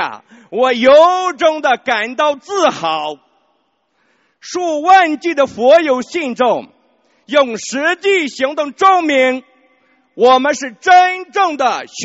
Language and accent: Chinese; New Zealand; 我是来自新西兰的同修